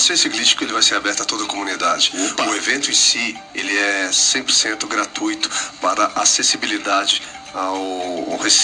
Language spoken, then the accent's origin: Portuguese; Sobradinho, Federal District, Brazil; porque eu também sou da área norte, eu sou de Sobradinho, as melhores trilhas estão na área norte